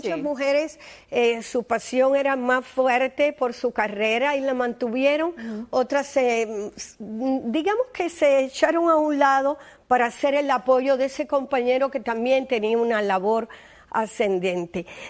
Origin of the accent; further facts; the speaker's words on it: Cuba; pero como le gustaban los cubanos, le gustaba nuestra comida, como le gustaba nuestra manera de hablar.